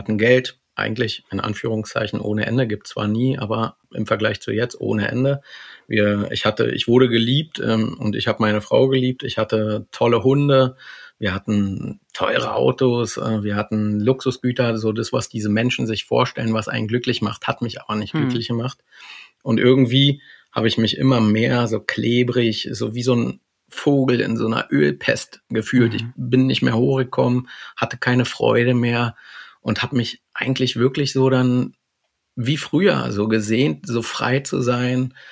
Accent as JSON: {"language": "German", "region": "Berlin", "country": "Germany", "tie": "born or raised there", "said": "Ich wohne nicht immer schon in Sachsen-Anhalt. Das ist erst seit Ende 2018 so. Eigentlich komme ich daher, wo du jetzt gerade sitzt, aus Berlin und bin auch ein Berliner Stadtkind"}